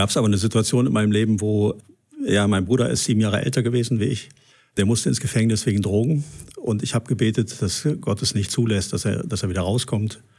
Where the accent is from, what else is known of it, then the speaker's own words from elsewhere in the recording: Waldbrühl, North Rhine-Westphalia, Germany; Ich bin eigentlich christlich aufgewachsen. Meine Eltern sind in eine freie evangelische Gemeinde gegangen, in Waldbrühl, da wo ich herkomme.